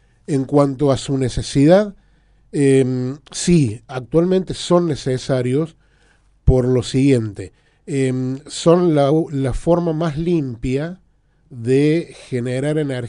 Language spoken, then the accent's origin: Spanish; Argentina